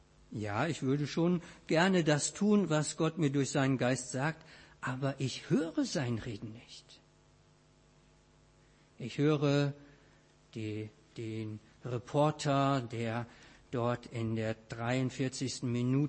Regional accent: Wiedenest, North Rhine-Westphalia, Germany; Nun bin ich selber in Wiedenest aufgewachsen

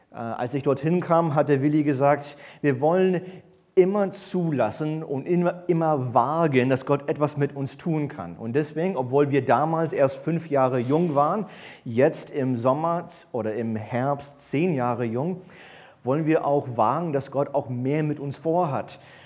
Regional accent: Berlin, Germany; also born or lived in United States; Ich bin gebürtiger Amerikaner, aber in Ost-Berlin groß geworden. Meine Eltern kamen kurz nach der Wende nach Deutschland und dann, als der Hauptstadt von Bonn nach Berlin gewechselt ist, kamen wir dann in Mitte 90er Jahre nach Ost-Berlin.

